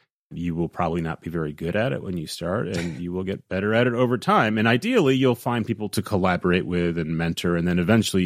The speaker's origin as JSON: {"language": "English", "region": "Midwest", "country": "United States", "tie": "born or raised there", "said": "And then I think of growing up in the Midwest, in the U.S."}